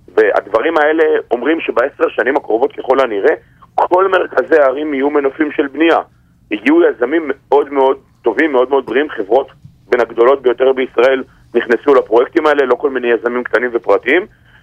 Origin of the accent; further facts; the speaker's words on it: Lod, Central District, Israel; אני מכיר את הערים האלה מהיום שבו נולדתי. אני גרתי אני יליד העיר לוד, וחייתי בעיר הזאת כמעט כל חיי הבוגרים